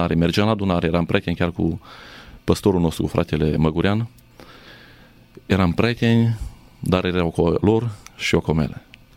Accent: Popeni, Sălaj County, Romania; also born or lived in Zalău; m-am născut în Zalău și până la vârsta de 18 ani am locuit cu părinții în satul Popeni, comuna Mirșit, județul Sălaj. M-am născut într-o familie de ortodoxi, frecventam biserica ortodoxă în sat

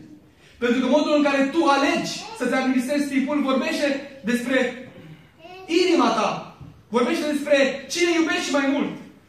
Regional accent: Târgoviște, Dâmbovița, Romania; Eu sunt din Târgoviște, de fel. M-am născut în Târgoviște și sunt muntean 100%.

